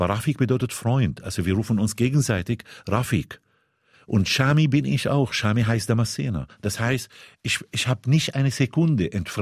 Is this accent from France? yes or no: no; Syria; German is a second language; now in Germany; Das heißt, dort bin ich Syrer und bin ich ausgeliefert.